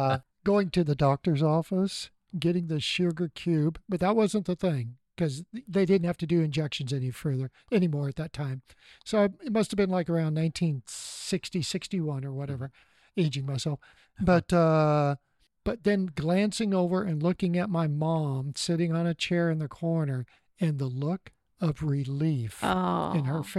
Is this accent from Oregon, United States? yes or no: yes; Beaverton, Oregon, United States; I grew up in Beaverton, Oregon, back when I was small and dinky. We lived out in the country. I rode my bike everywhere, had a blast, had two wonderful parents.